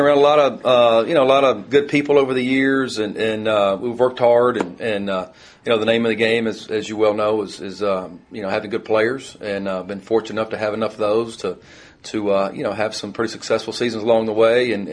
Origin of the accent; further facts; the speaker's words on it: Montgomery, Alabama, United States; We grew up in Montgomery and had a, great time there.